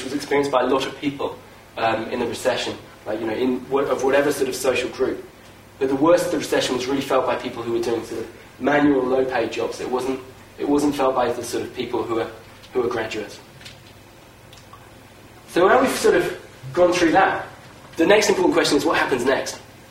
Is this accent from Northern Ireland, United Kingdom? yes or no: no; Oxford, South East England, United Kingdom; Oxford, I'm from Oxford